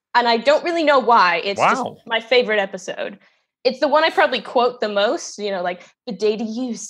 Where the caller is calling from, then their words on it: Soledad, California, United States; I'm in Soledad, California at my mom's right now. So this is where I've been all lockdown.